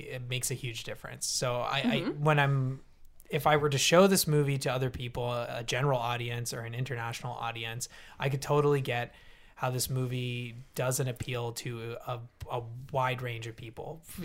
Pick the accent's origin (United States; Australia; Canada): Canada; And I appreciate that as a Canadian